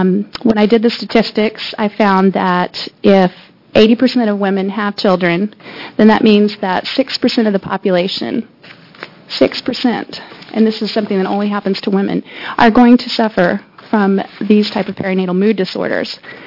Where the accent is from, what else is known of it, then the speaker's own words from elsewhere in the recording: Portland, Oregon, United States; I'm from Portland